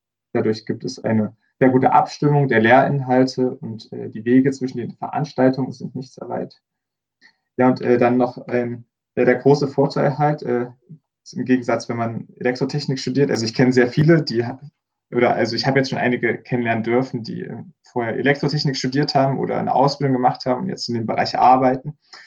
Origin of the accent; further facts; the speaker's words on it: Erfurt, Thuringia, Germany; ich komme aus Erfurt.